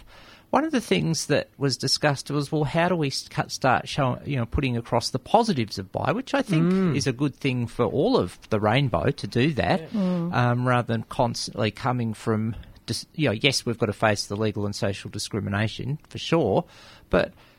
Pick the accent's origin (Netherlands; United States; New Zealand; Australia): Australia; Myself, as one Australian